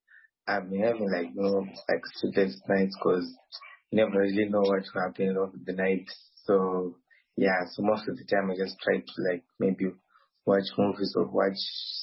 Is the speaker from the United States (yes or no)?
no; Zimbabwe; English is a second language; moved away as an adult; now in Khmelnytskyi, Ukraine